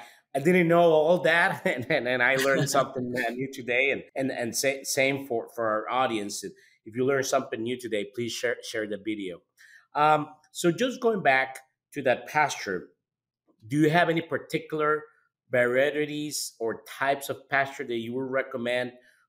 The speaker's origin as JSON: {"language": "English", "country": "Costa Rica", "said": "I'm originally from Costa Rica, and my family, actually, we have a cow-calf operation"}